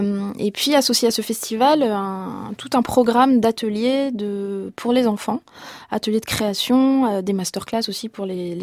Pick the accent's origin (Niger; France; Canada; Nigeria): France; Non, moi j'ai grandi en France.